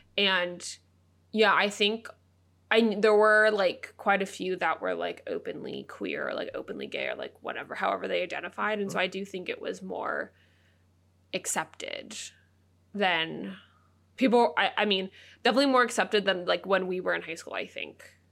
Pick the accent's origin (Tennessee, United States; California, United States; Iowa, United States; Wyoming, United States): California, United States; I think we're a bit biased being from, like, California and, like, growing up in the Bay Area.